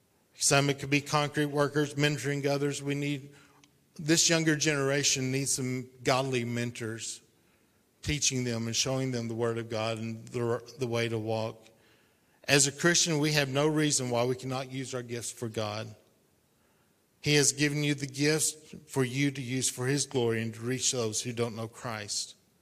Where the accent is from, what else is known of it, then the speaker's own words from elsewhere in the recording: Arkansas, United States; I grew up in Arkansas. I'm not a pastor's kid.